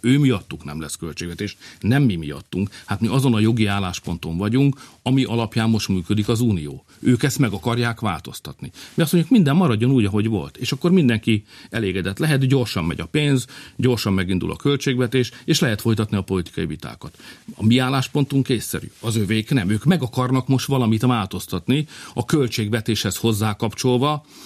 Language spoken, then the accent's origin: Hungarian; Hungary; mi ellen fogunk állni, mert mi magyarok vagyunk